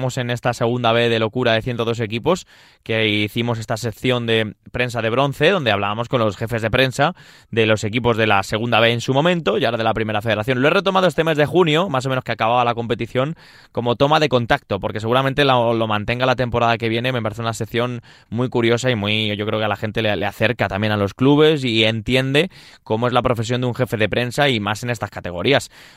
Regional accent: Leganés, Community of Madrid, Spain; Yo soy de Leganés y la gente de aquí de prensa de Leganés pues lleva toda la vida aquí.

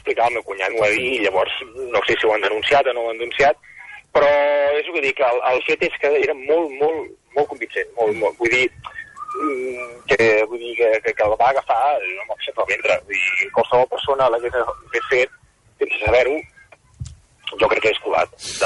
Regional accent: Cabrera de Mar, Catalonia, Spain; Jo sóc de Cabrera de Mar i ahir tenia un dinar familiar

